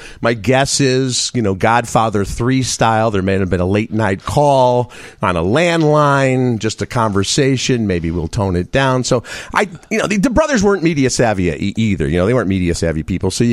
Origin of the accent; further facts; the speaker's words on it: Dolton, Illinois, United States; I said, the new Pope was raised in my hometown of Dalton.